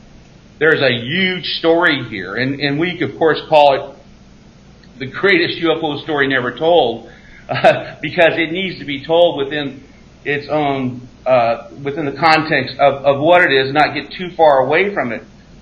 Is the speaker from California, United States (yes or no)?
yes; California, United States; well, I'm from California. He goes, where in California? And I go, well, I grew up out in the desert out in California.